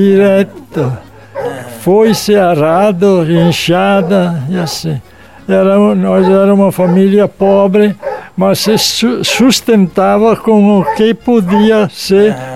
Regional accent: Concórdia, Santa Catarina, Brazil; born there; Eu nasci no dito Dois Irmãos, município Concórdia.

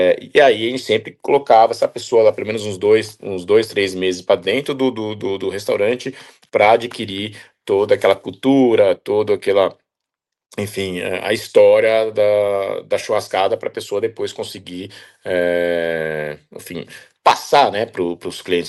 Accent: Bebedouro, São Paulo, Brazil; born there; Eu nasci em Bebedouro, né, norte do estado, né, próximo

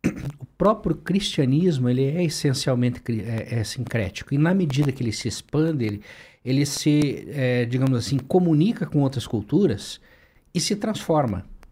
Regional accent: Brazil; Nós somos brasileiros em grande parte porque compartilhamos símbolos comuns

